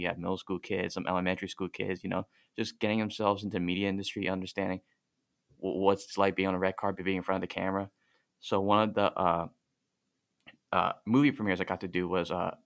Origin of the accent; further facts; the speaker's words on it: Manhattan, New York, United States; I call Manhattan home. Nice. Been there my whole life, grew up there.